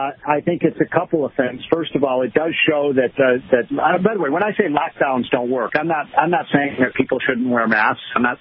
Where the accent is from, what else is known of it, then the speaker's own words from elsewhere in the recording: Illinois, United States; And, I'm from Illinois. Pritzker has been almost criminally negligent in that regard.